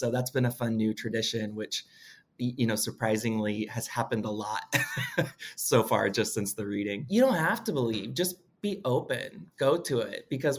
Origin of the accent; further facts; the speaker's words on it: Washington, D.C., District of Columbia, United States; I'm from Washington, D.C.